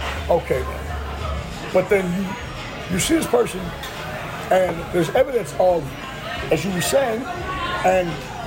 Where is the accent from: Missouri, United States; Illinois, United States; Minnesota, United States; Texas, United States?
Texas, United States; also born or lived in Northeast; You see, we're both from Texas.